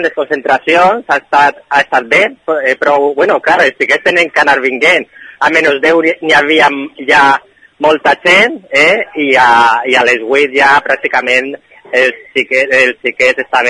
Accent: Gandia, Valencian Community, Spain; Som ciutadans de Gandia

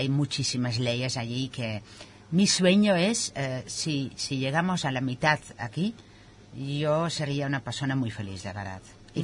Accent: Netherlands; Yo vengo de un país, yo vengo de Holanda. Es un país donde no existe un animal abandonado en la calle.

